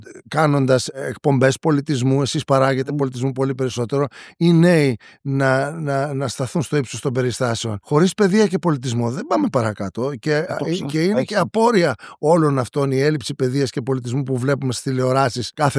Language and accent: Greek; Samos, North Aegean, Greece; στην πατρίδα μου τη Σάμο